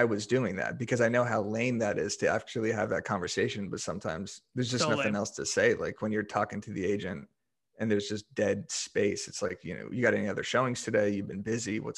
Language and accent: English; Arizona, United States; now in Los Angeles, United States; Yeah, I'm from Arizona. So if it's below 80 degrees, I'm freezing my ass off.